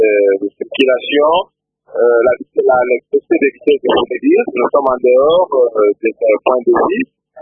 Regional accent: Lubudi, Lualaba, DR Congo; Chez nous à Lubudi

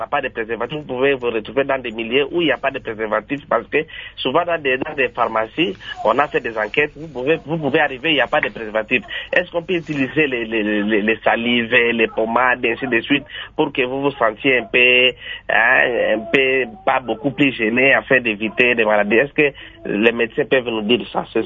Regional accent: Kindu, Maniema, DR Congo; Je vous dis, chez nous à Kindu

